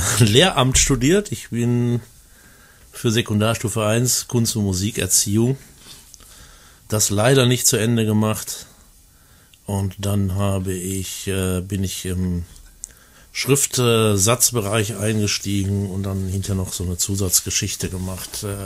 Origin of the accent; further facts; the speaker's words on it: Homberg, North Rhine-Westphalia, Germany; born there; Nein, ich bin gebürtiger Homberger.